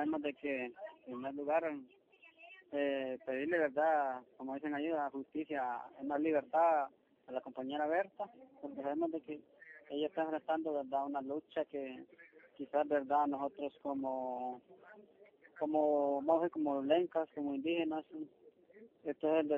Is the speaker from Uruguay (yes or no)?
no; Honduras; a todos los que nos han acompañado como hondureños